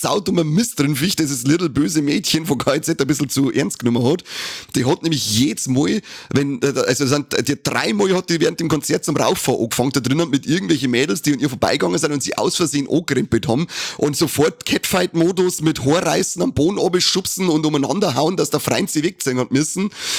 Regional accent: Bavaria, Germany; bei uns in Bayern sagt man, der Schotter soll scheinen halt nicht, gell?

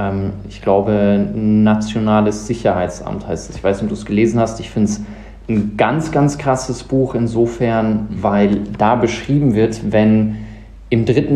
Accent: South Africa; now in Munich, Germany; Ich bin in Südafrika groß geworden, 6 Jahre da gelebt

